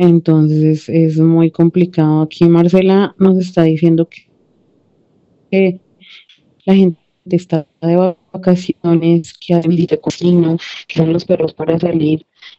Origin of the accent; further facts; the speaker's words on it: Colombia; No significa que a uno como colombiano lo vayan a atender